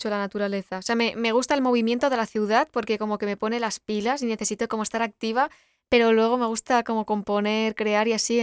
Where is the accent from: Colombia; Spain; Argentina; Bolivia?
Spain; El Pla de Sant Tirs, Catalonia; Yo vivo en Cataluña, muy cerquita de Andorra. Mi pueblo se llama El Pla de Sant Tirs. Está en el Pirineo. O sea, soy un poco Heidi.